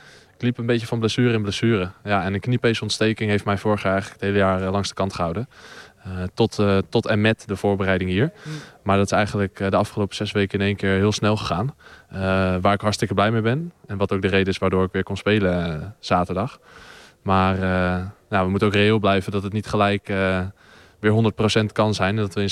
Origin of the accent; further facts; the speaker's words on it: Heiloo, North Holland, Netherlands; Ik kom zelf ook uit een dorp, dus ik ben niet zelf een Amsterdammer. Ik kom uit Heilo, dus het was toen ook niet dat ik een stadse jongen ben.